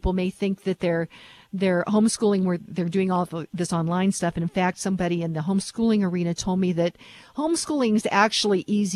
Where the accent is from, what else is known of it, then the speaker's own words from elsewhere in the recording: Lone Tree, Colorado, United States; in my hometown of Lone Tree, they now have mandated face coverings.